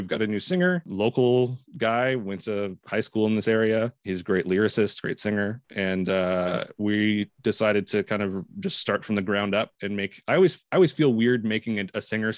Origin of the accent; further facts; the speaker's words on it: Ontario, Canada; Yeah, you know, we're from Ontario.